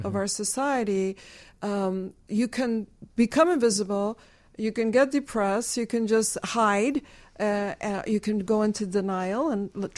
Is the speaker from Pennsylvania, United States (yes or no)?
no; Chicago, Illinois, United States; we were from Chicago was not enough. They would still want to, like, dig deeper, but no, really, where are you from?